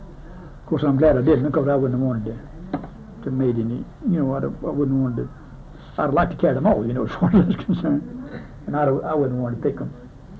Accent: Huntsville, Alabama, United States; and said I was from Huntsville, you know

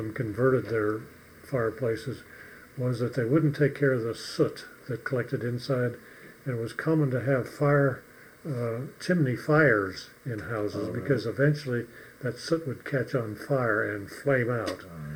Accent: Denver, Colorado, United States; Yeah, growing up in Denver on Columbine Street, we had a fireplace.

